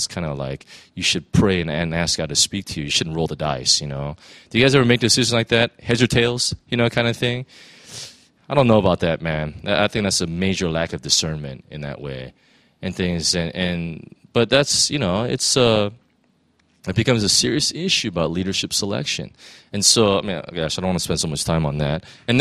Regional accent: United States; I mean, we have, especially as an American, I have such a sense of justice.

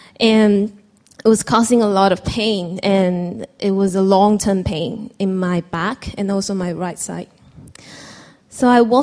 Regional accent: Malaysia; And growing up in Malaysia, I know that there are two types of prejudice.

